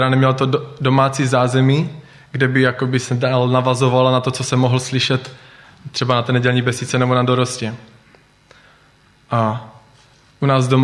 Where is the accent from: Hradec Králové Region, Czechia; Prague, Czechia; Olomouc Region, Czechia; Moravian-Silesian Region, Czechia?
Moravian-Silesian Region, Czechia; Orlová; also born or lived in Ostrava; narodil jsem se v Ostravě, kde jsem bydlel zhruba do druhé třídy základní školy a potom jsme se přestěhovali do Orlové.